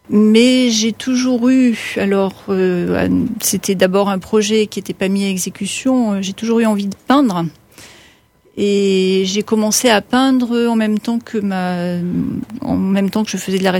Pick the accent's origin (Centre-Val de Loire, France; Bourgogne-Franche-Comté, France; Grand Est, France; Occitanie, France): Occitanie, France; puisque je suis originaire des Cévennes.